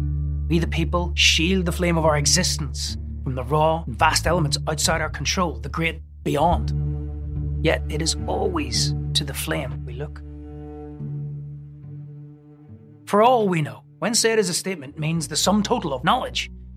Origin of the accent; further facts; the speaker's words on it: Northern Ireland, United Kingdom; where I was growing up in Northern Ireland